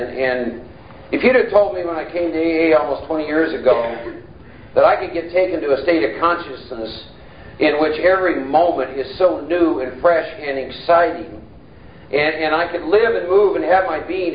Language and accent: English; Iowa, United States; I was born and raised in the Midwest, a state called Iowa. Lived on a farm for the first 10 years of my life